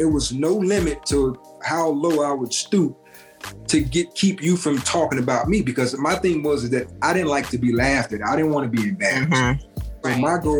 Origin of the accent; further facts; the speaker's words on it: Memphis, Tennessee, United States; Especially where I'm from. I'm from Memphis.